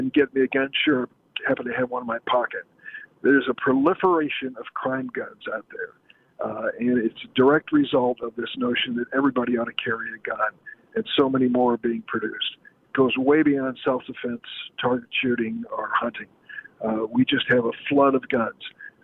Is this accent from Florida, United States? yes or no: no; East St. Louis, Illinois, United States; we have a higher incidence of gun violence in per capita in cities like Rockford in my hometown of East St. Louis.